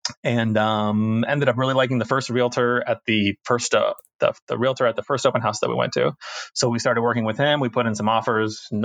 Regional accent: Michigan, United States; And I'm from Michigan where houses, you know, a lot of my friends live in houses that are like $150,000.

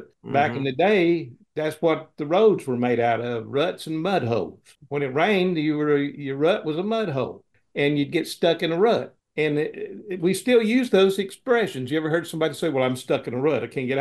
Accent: Sand Mountain, Alabama, United States; All I got to say, I'm from Sand Mountain. I grew up in Sand Mountain.

